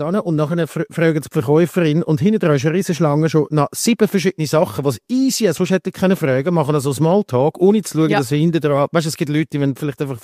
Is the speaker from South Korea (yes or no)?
no; Switzerland; die gibt es bei uns in der Schweiz auch